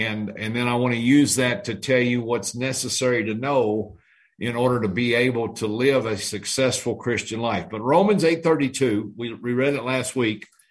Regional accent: Kentucky, United States; I'm far more educated because I'm from Kentucky

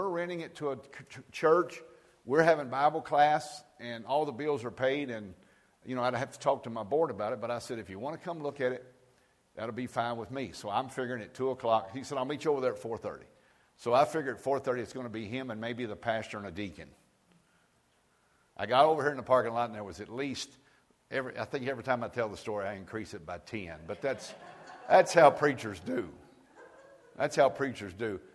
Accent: United States; in America specifically, because that's who I am, I'm an American

